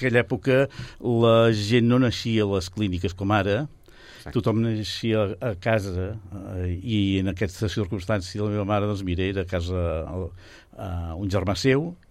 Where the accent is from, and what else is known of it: Sabadell, Catalonia, Spain; also born or lived in Barcelona